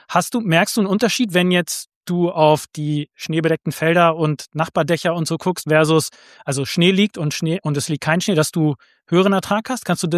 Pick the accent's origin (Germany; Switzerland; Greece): Germany; southwest; ich komme zwar ursprünglich aus dem Südwesten, da wo der Stromausfall war, aber also weder ich noch irgendwelche Familienmitglieder leben da mittlerweile. Also ich bin jetzt hier ein bisschen zentraler.